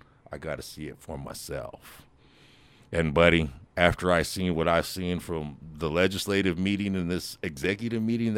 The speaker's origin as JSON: {"language": "English", "town": "Lawrence", "region": "Kansas", "country": "United States", "tie": "born or raised there", "said": "So basically, I'm a full-blooded Kiowa. As my life, I grew up in Lawrence, and then I was moved here."}